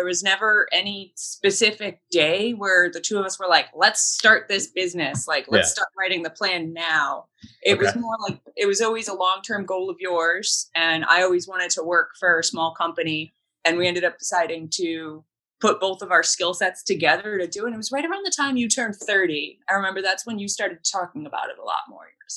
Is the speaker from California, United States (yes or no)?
no; New Haven, Connecticut, United States; moved away as an adult; now in Boston, United States; I grew up in the New Haven area, central Connecticut, and I moved up to Boston for college in 2007.